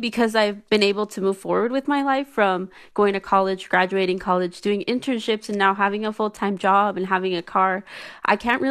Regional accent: Utah, United States; I am American. I am and always a Utahn.

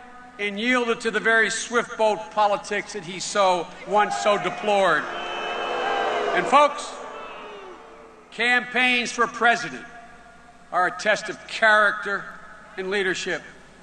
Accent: Scranton, Pennsylvania, United States; also born or lived in Wilmington, United States; I'm here for everyone I grew up in Scranton, Pennsylvania, who's been forgotten, and everybody in Claymont, Delaware, and Wilmington, where I lived.

